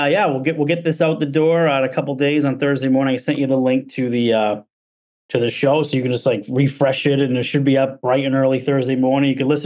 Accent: Gloucester, Massachusetts, United States; I grew up in Gloucester, and it's all sweet pizza there.

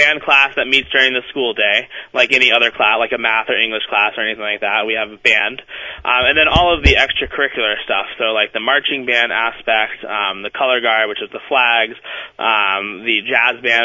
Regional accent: Florida, United States; I went to school in Florida. I'm from Florida.

